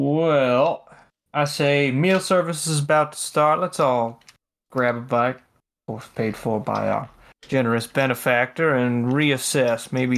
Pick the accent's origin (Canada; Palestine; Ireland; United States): Canada; I'm Canadian, sir. That means nothing to me.